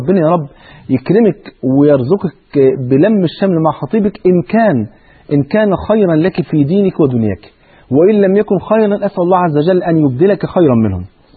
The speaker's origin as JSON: {"language": "Arabic", "country": "Egypt", "said": "المثل عندنا في مصر يقول يا بخت من بات مظلوم ولا يباتش ظالم"}